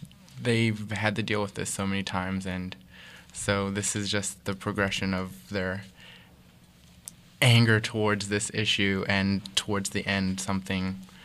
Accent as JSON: {"language": "English", "town": "Beaver Falls", "region": "Pennsylvania", "country": "United States", "said": "Well, I'm from Beaver Falls. It's in Beaver County, if you know where that is."}